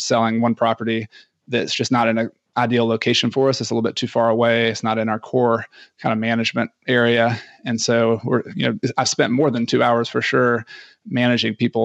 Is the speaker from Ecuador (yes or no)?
yes; Ecuador; I am from Ecuador.